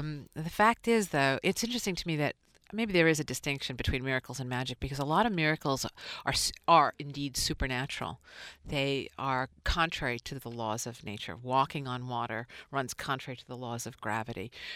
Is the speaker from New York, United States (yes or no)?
yes; New York, United States; I'm a New Yorker, you know. I was, you know, in New York when September 11th happened.